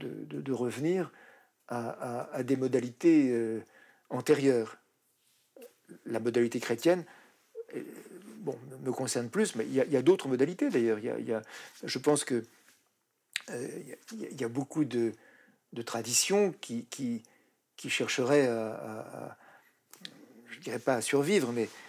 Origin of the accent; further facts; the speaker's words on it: France; Bon, je suis français, d'origine italienne en particulier